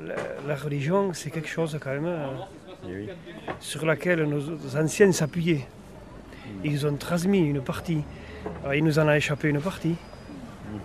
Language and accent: French; Occitanie, France; now in Saint-Orens, France; Mais j'habite Saint-Orens depuis 7 ans. D'accord. Mais je suis originaire de l'Aveyron.